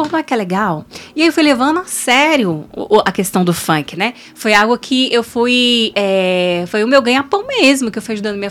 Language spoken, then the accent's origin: Portuguese; Samambaia, Federal District, Brazil; also born or lived in Taguatinga; Sou de Brasília. Nasci em Taguatinga, mas eu morei ali em Samambaia até hoje moro lá, né?